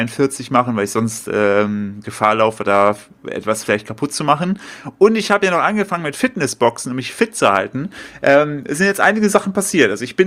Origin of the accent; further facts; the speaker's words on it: Altenburg, Thuringia, Germany; Ich habe mich jetzt für den 9. Juni angemeldet, meine Heimatstadt Altenburg, für den Marathon.